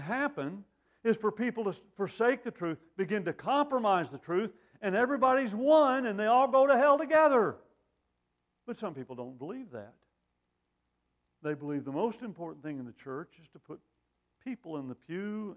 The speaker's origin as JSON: {"language": "English", "region": "Texas", "country": "United States", "said": "I love Texas, but I live in Arizona on purpose. I'm from Texas, by the way."}